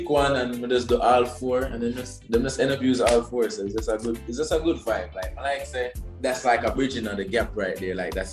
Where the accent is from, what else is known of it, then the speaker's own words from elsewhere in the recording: Jamaica; I was from Jamaica